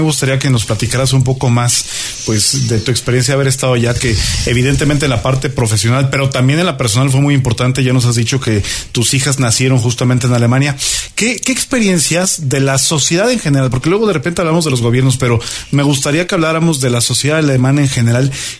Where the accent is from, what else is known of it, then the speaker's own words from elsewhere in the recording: Mexico; somos una sociedad con una historia muy rica como mexicanos